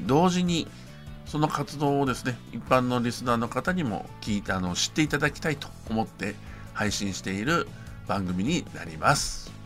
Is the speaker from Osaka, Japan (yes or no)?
no; Fukuoka, Japan; 僕福岡出身で、福岡の、花火大会しか知らないんですけども